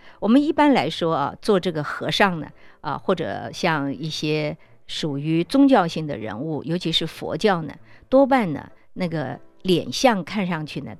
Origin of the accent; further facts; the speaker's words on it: China; 不像我们中国人有胡子呢可是是跟他们西方式的那种大胡子呢是不太一样的